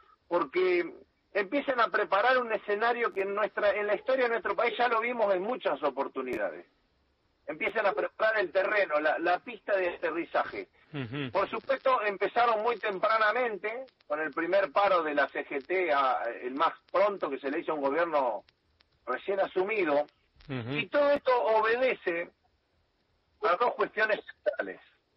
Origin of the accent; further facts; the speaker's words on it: General Alvear, Buenos Aires Province, Argentina; born there; also born or lived in Saladillo / Azul / Rosario / Sáenz Peña; Bueno, yo nací en General Alvear, después también hice mi secundaria en Saladillo, una parte de la universidad hice en Azul, también pasé varios meses en la ciudad de Rosario, luego me instalé en Sáenz Peña, Chaco, Salta Capital, Joaquín B. González, al sur de Salta.